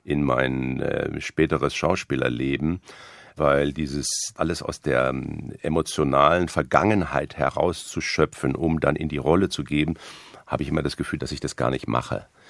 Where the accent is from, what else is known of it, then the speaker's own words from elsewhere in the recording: Kassel, Hesse, Germany; also born or lived in Hanau; Aber es war in Kassel, wo ich meine frühen Jahre verbracht habe.